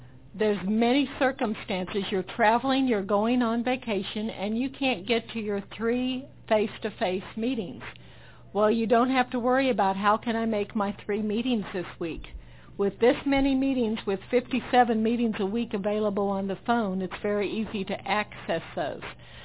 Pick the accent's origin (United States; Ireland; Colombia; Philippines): Ireland; Well, as I say, I'm Irish, compulsive eater